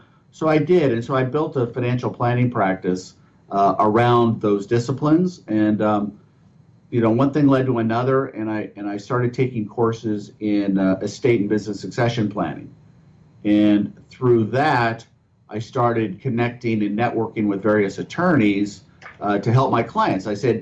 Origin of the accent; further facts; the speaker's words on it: San Diego, California, United States; So actually, I grew up in San Diego and, you know, just an idyllic childhood, I guess. You know, we're near the beach.